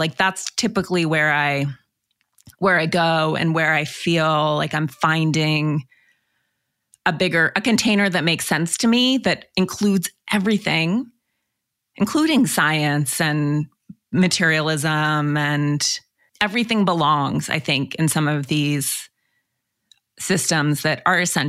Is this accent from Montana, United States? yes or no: yes; Montana, United States; So I grew up in Montana, which is a rural state in the US, and I grew up very much in nature with horses, and my parents were both transplants there.